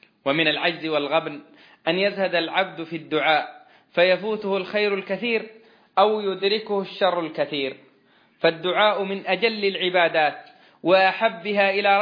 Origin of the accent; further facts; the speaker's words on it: Saudi Arabia; بأن يصرف الله هذا الوباء عنا وعن بلادنا المملكة العربية السعودية وعن سائر بلاد المسلمين.